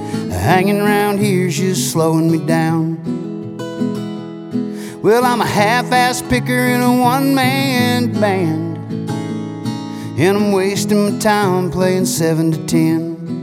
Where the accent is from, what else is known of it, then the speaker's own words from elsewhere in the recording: Oklahoma, United States; born there; now in Arizona, United States; I live in Arizona, but it ain't my home. I was born in Oklahoma, but it ain't my home.